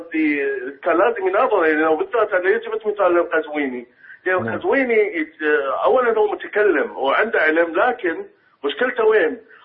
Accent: Iraq; أنا أصلي من العراق. كنت اتصلت قبل فترة أيضا. أنا كنت شيعي قبل 12 سنة

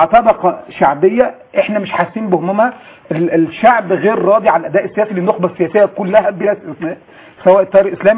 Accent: Egypt; كمصري وكاخوان مسلمين

